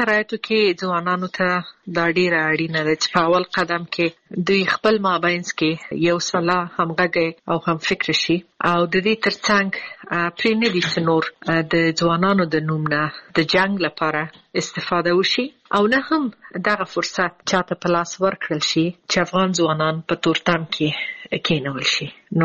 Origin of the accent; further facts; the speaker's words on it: Afghanistan; زه د افغانستان بند یم زه ورځې شمیرم چې زه بیرته کله خپل ملک ته ځم